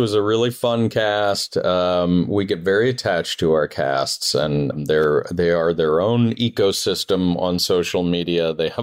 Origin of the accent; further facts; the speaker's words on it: Northeast, United States; So even though I grew up in the Northeast, I feel like I was raised Southern.